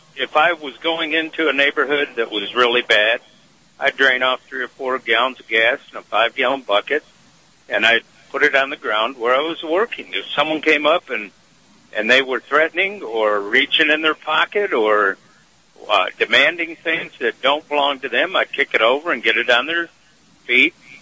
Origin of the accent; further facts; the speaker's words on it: Detroit, Michigan, United States; growing up in Detroit, for anyone that's listening, keep your head up